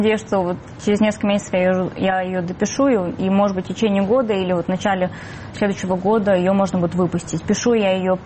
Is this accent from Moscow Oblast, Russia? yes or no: no; Chechnya, Russia; про то, как я росла в Чечне, там, про то, как я становилась подростком